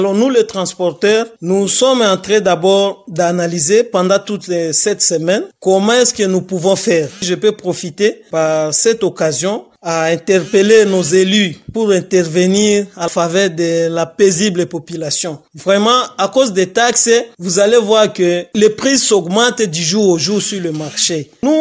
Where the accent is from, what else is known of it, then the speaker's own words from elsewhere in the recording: Haut-Uélé, DR Congo; quitte à Riwara ou Béarou pour arriver jusqu'ici chez nous à Haut-Uele